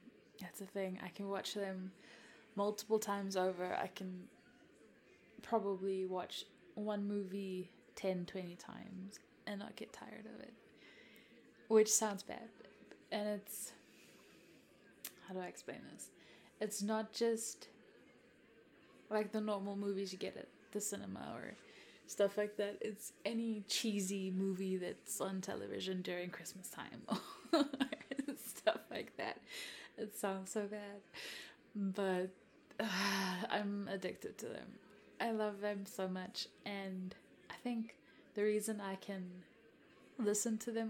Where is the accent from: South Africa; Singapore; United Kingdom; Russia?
South Africa; first language Afrikaans; English is a second language; And I'm from South Africa. A lot of people don't know that, or they can't pick it up from my accent. So, but yes, I am fully South African. I was born and raised in South Africa.